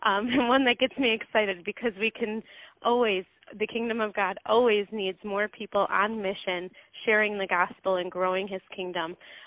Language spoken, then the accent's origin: English; Michigan, United States; And in Florida, it's 96 degrees at the end of May. I'm from Michigan. It's hot.